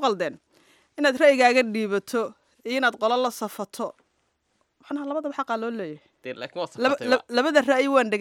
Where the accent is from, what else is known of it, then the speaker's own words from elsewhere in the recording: Mogadishu, Banaadir, Somalia; aan ku soo koray laba xaafadood dhexdood holwadaagii wardhigley oo wardhigley baan u badiyay